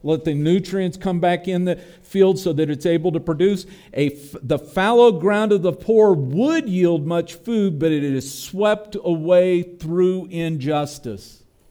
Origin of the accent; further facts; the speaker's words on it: California, United States; Cheryl and I come from the Central Valley of California.